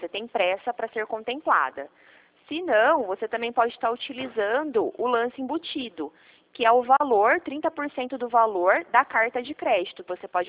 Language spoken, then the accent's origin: Portuguese; São Paulo, Brazil; Eu sou paulista.